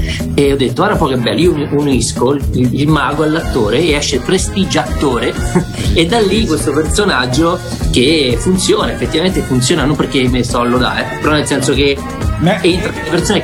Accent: Foligno, Umbria, Italy; se parlo un po' mi fanno: sei di Roma? No, sono di Foligno, Umbria, sempre Umbria.

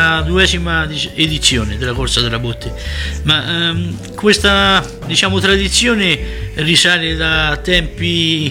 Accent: Rigali, Umbria, Italy; noi di Rigali siamo di San Donato.

